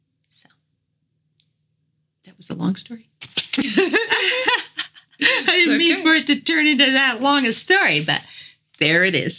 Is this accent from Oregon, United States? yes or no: no; Mississippi, United States; And I grew up down south in Mississippi, so we would go crabbing.